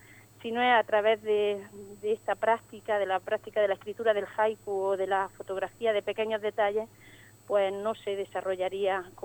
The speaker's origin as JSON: {"language": "Spanish", "town": "Alcudia de Guadix", "region": "Andalusia", "country": "Spain", "tie": "born or raised there", "said": "que yo lo viví por motivos familiares en mi pueblo de origen, en Alcudia de Guadí, en Granada."}